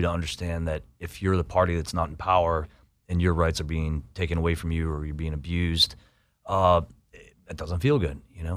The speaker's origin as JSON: {"language": "English", "town": "Boston", "region": "Massachusetts", "country": "United States", "said": "I might not be welcome. I'm from Boston."}